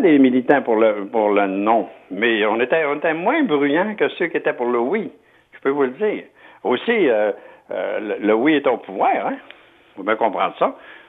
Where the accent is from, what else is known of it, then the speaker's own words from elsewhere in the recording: Canada; Vous savez, moi, je suis un Canadien.